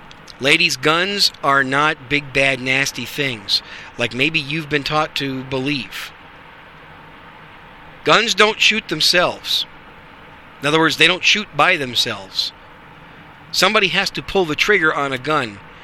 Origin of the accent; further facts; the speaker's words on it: Wisconsin, United States; Waukesha is in Wisconsin, my home state.